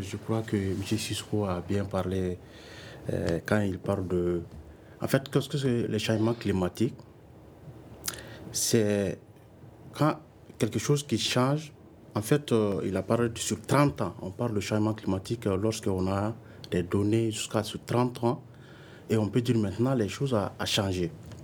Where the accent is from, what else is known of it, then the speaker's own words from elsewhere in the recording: Mali; surtout chez nous, au Mali